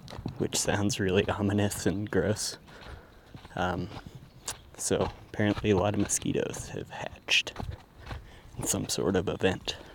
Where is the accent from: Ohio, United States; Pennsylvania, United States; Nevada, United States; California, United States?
Nevada, United States; Gardnerville; It's been really smoky down in my hometown in Gardnerville, Nevada, too.